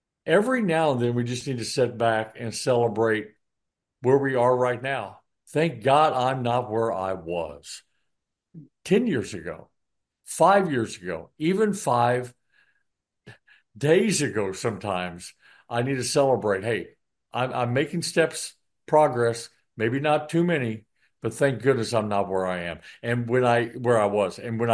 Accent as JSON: {"language": "English", "region": "Midwest", "country": "United States", "lives_now": "Houston, United States", "said": "Because I came from the Midwest and I was used to snow on certain. I don't have that in Houston and never will"}